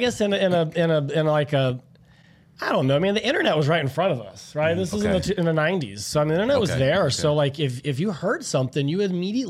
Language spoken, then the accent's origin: English; Las Vegas, Nevada, United States; I grew up in Las Vegas, so the first 12 years of my life were